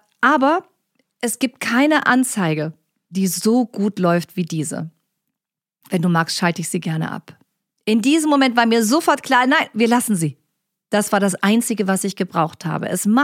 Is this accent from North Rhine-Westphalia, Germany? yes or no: no; Ellwangen, Baden-Württemberg, Germany; Ich bin ja in Ellwangen an der Jagst groß geworden, übrigens einer der kleinen Städte in Deutschland